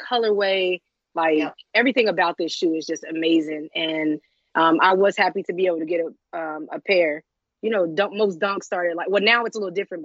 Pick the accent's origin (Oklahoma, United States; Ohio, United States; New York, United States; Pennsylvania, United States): Ohio, United States; Cincinnati; because I am from Cincinnati, Ohio. And, you know, it's basically something that just represents me and my city.